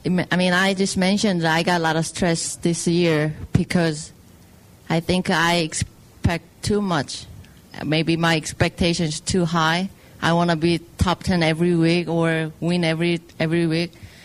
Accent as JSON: {"language": "English", "country": "South Korea", "second_language": "English", "moved": "yes", "lives_now": "Orlando, United States", "said": "I always say, you know, from Korea, because I feel like I'm Korea, and I came here from Korea and play golf on LPGA Tour, and I just have a house in Orlando"}